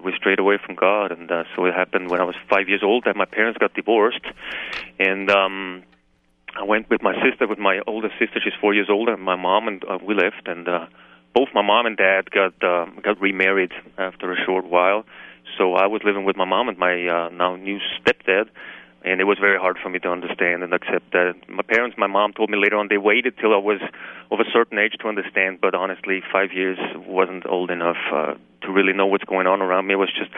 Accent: Vienna, Austria; I grew up in Vienna, and I come from a loving family.

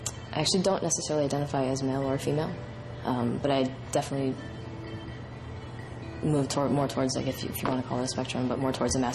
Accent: Louisiana, United States; I remember when I was, like, about three or four years old growing up in Louisiana

